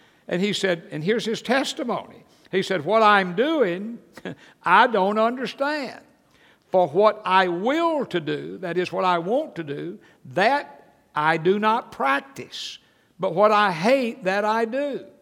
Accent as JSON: {"language": "English", "town": "Athens", "region": "Georgia", "country": "United States", "tie": "born or raised there", "said": "He said, \"Well, I'm from Athens, Georgia. You were raised there.\" I said, \"Well, that's right.\""}